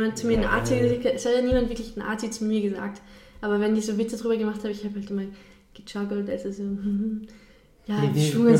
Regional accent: Austria; Aber für mich als Österreicherin, es gab ein paar Bemerkungen wegen Nazis.

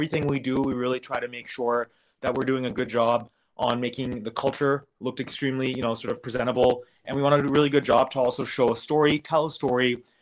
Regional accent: Maine, United States; growing up in Maine also, I wasn't really proud of the fact that I grew up in the Indian restaurant trade.

